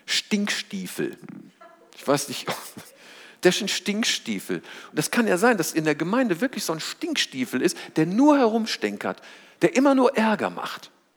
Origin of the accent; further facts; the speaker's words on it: North Rhine-Westphalia, Germany; accent: Rhenish; meine Sprache verrät mich etwas. Ich komme ja aus dem Rheinland, aus der Kölner Gegend